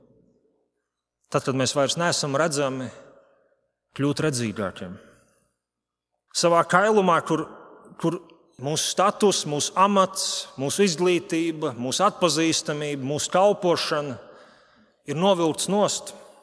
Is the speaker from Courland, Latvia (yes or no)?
yes; Ventspils, Courland, Latvia; Kad es augu Ventspilī, tad es jau no, kā saka, bērnu kājas katru svētdienu, un ne tikai gāju līdz vecākiem uz baznīcu.